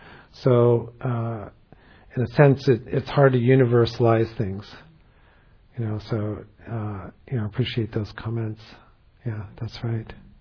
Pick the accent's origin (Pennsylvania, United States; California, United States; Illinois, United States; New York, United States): New York, United States; I grew up in New York and knew families and knew people with tattoos on their arms, and people from New York would know what that means.